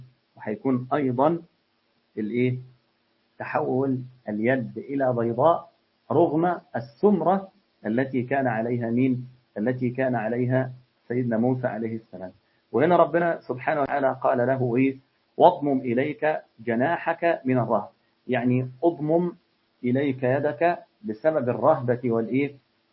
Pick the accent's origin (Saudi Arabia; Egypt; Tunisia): Egypt; اللي هما بيقولوا عندنا في مصر هنا يقول لك إن هو لونه خمري حبتين